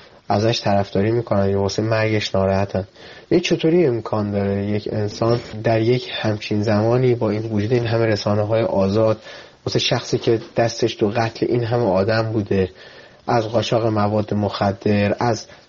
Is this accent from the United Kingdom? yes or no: no; Iran; خیلی دوست دارم واقعا به عنوان یک ایرانی برای من جای سوال داره